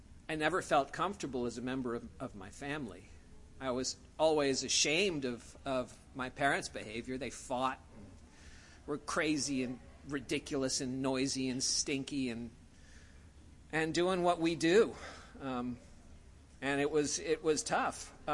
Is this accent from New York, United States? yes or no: yes; New York, United States; I'm from New York, and I used to think that I was so smooth that I could smoke on the way to school on the subway train.